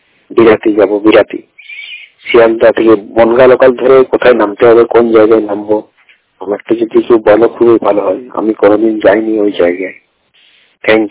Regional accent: Bankura, West Bengal, India; মানে হাওড়া আমার বাড়ি বাঁকুড়া

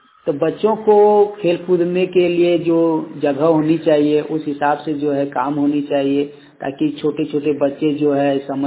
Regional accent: Kasmar, Jharkhand, India; कसमार बोकारो से हूँ।

